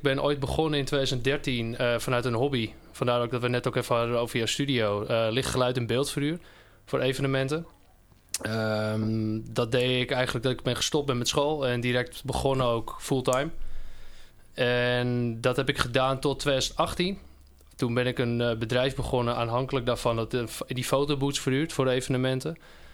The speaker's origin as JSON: {"language": "Dutch", "town": "Zaandam", "region": "North Holland", "country": "Netherlands", "tie": "born there", "lives_now": "Oostzaan, Netherlands", "said": "31 jaar oud. Ik ben geboren in Zaandam en woon in Oostzaan, een klein dorp naast Amsterdam."}